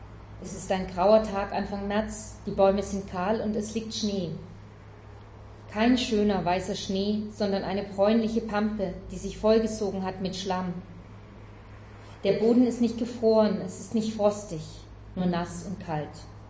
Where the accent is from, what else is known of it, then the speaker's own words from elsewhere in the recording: Germany; Ich bin Deutsche, und als ich Jurek kennenlernte, steckte ich mitten in der geborgensten Jugend, die man sich überhaupt vorstellen kann. In einem kleinen Dorf mit netten Eltern und vielen Geschwistern.